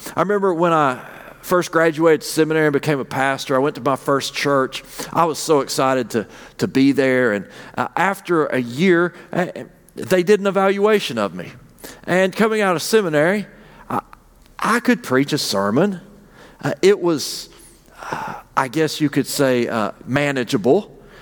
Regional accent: Appalachia, United States; And as an Appalachian, I give thanks for our musical offering today.

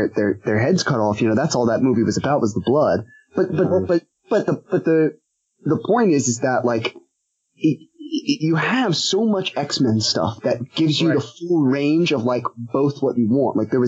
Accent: New Jersey, United States; You should come out to my hometown of my home state of New Jersey

